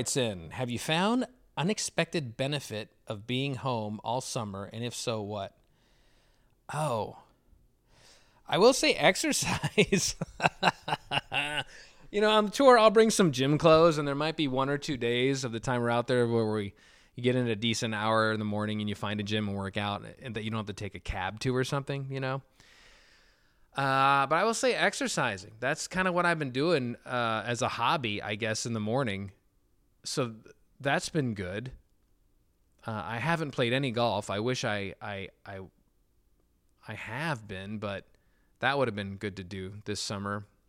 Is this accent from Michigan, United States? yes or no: yes; Michigan, United States; Hey, listen, I'm from Michigan, but there's some beautiful beaches up there